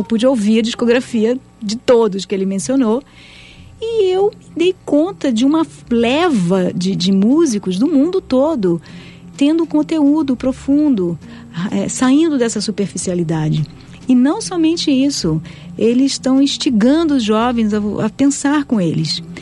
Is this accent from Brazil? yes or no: yes; Brazil; No caso, eu sou brasileira